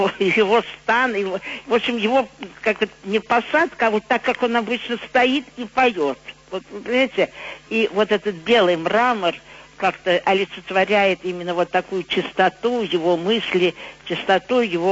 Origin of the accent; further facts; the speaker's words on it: Baku, Azerbaijan; И тут, конечно, я тоже бакинка